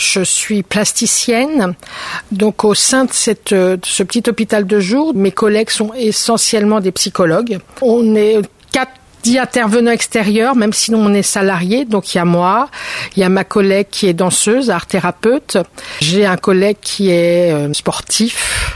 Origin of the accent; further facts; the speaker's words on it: Argenteuil, Île-de-France, France; Je suis originaire d'Argenteuil